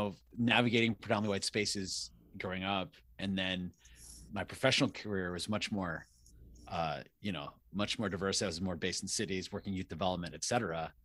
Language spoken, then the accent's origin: English; Midwest, United States; I think I grew up in an environment growing up in the Midwest.